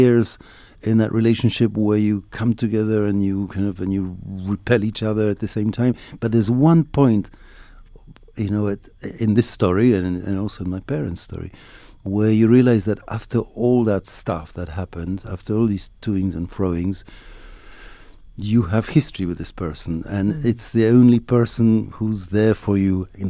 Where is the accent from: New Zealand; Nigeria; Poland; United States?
Poland; Mazowsze was around at the time when I was growing up in Poland.